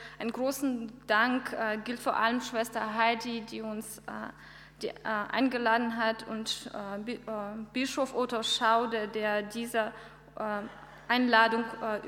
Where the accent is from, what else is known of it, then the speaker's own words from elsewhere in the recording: Omsk, Omsk Oblast, Russia; German is a second language; now in Germany; Wir sind aus Omsk, das ist eine Stadt in Russland, in circa 5000 Kilometer von hier entfernt.